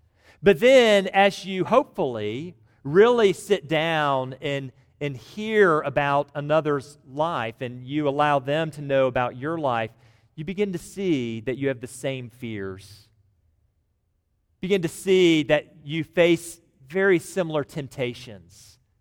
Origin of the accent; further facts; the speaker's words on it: Georgia, United States; There's more from Georgia, like I'm from Georgia.